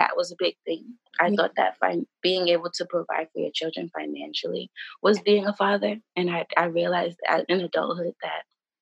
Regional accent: New York, United States; I also work in child welfare. I'm from New York.

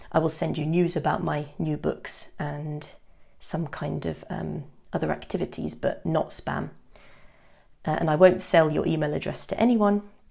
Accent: Reading, South East England, United Kingdom; I'm a teacher and a writer, and I come from Reading, which is a town in the southeast of England.

